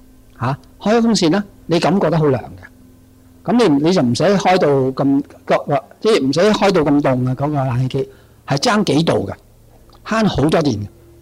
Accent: Hong Kong

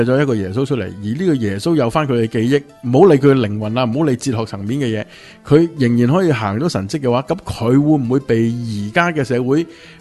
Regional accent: China; 但系即系等同外国人睇我哋中国人嘅样，个个都差唔多。

